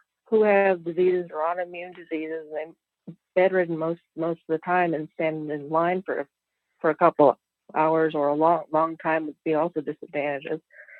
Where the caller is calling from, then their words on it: Cary, North Carolina, United States; I'm calling from Cary, North Carolina.